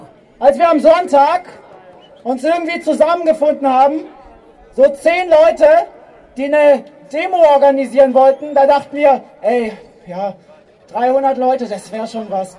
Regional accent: Würzburg, Bavaria, Germany; ich bin aus Würzburg, Zellerau

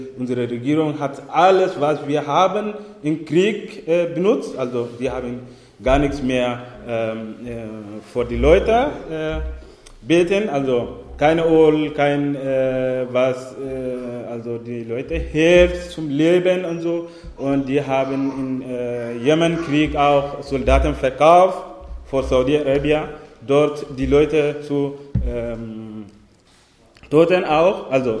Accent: Sudan; German is a second language; now in Germany; ich komme aus dem Sudan.

